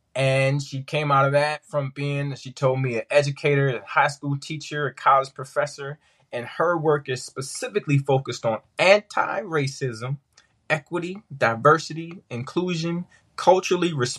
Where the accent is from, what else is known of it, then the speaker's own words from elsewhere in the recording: California, United States; That's important to me because I'm from California.